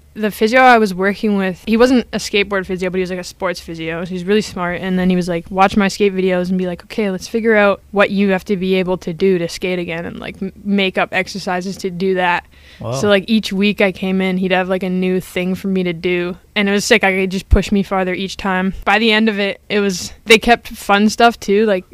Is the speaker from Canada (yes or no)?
yes; Canada; growing up in Canada